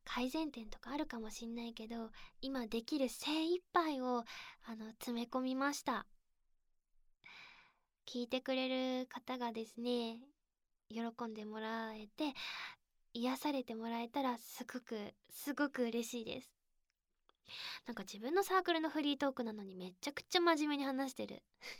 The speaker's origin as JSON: {"language": "Japanese", "region": "Fukuoka", "country": "Japan", "accent": "Hakata dialect", "said": "私、福岡の博多弁、福岡出身なんですけど、"}